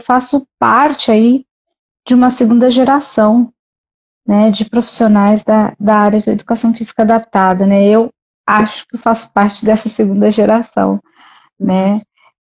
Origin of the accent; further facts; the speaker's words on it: Curitiba, Paraná, Brazil; also born or lived in Londrina; Eu sou de Curitiba e eu me formei no norte do Paraná, morava em Londrina